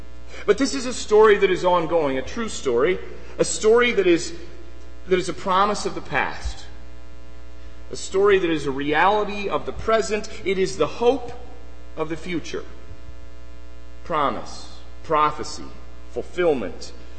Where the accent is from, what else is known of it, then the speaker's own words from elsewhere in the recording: Fort Wayne, Indiana, United States; See, growing up in Fort Wayne, an only child, well, maybe you already guessed that about me, it might explain a lot or explain nothing.